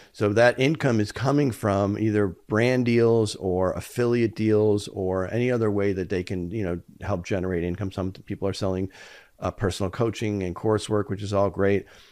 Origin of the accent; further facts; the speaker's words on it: New York City, New York, United States; also born or lived in Detroit / Los Angeles; Like, I was born in Detroit, spent most of my youth in New York City, came to California, lived